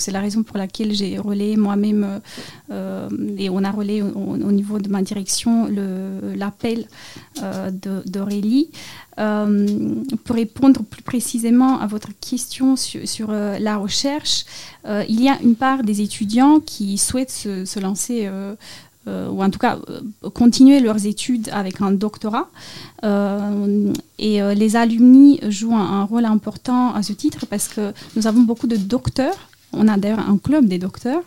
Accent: Romania; Je viens d'un petit village de Roumanie et je n'avais jamais songé d'en arriver là.

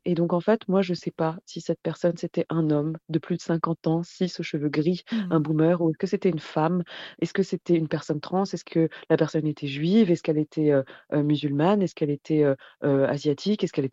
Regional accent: Paris, Île-de-France, France; Parce que j'appartiens à ce pays, je suis née ici, j'y tiens. Il y a énormément de choses auxquelles je tiens, à la fois à Paris, parce que je suis parisienne, mais aussi en France.

